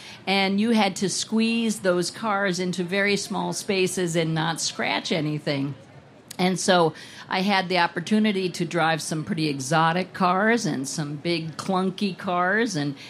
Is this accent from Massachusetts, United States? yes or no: no; Minnesota, United States; now in Virginia, United States; one of my most interesting jobs when I grew up in Minnesota, I'm now a native of, well, I live in Virginia, was the Minneapolis Auto Auction.